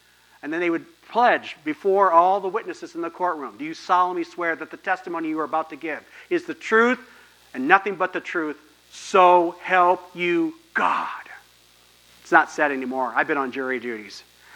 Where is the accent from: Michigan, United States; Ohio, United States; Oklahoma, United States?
Ohio, United States; Gibsonburg; I remember growing up in Gibsonburg, when the Gideons came, they came into the sixth grade classroom in the elementary with their box